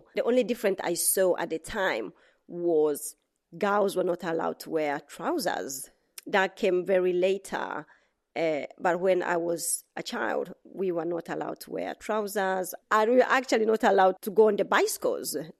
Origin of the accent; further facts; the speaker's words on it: Uganda; I was born in Uganda. My early school days were in Uganda. I had amazing childhood in Uganda.